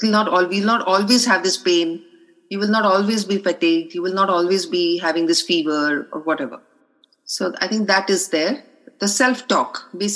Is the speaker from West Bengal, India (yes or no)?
yes; Kolkata, West Bengal, India; I'm from Calcutta to Delhi.